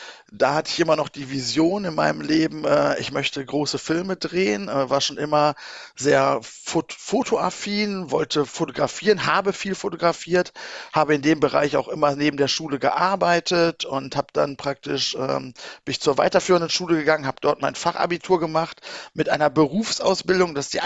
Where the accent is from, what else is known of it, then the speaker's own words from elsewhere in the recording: Bad Oeynhausen, North Rhine-Westphalia, Germany; Ich bin in Ostwestfalen, sprich Bad Oeynhausen Umgebung geboren, bin da groß geworden, sehr ländlich groß geworden.